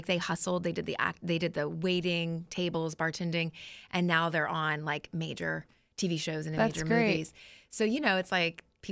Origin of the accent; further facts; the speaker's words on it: St. Petersburg, Florida, United States; also born or lived in California; So I my childhood was mostly spent in Florida. We were in St. Pete, Clearwater area.